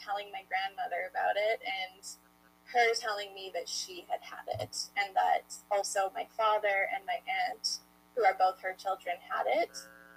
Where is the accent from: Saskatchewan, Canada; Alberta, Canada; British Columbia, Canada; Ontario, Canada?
Saskatchewan, Canada; I'm from Canada, Saskatchewan specifically